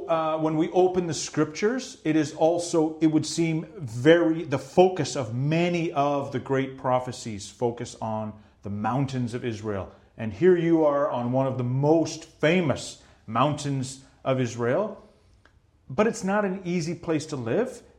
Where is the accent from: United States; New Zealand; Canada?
Canada; And we are from Canada, and it is good to see you in Miami Beach.